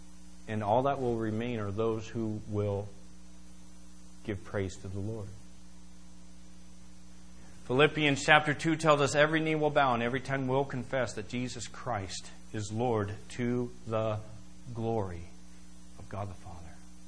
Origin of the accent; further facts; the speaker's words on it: United States; it sickens me to think that, you know, as an American, there are certain places that would be very dangerous for me to go and walk down the street because people hate me for just being an American.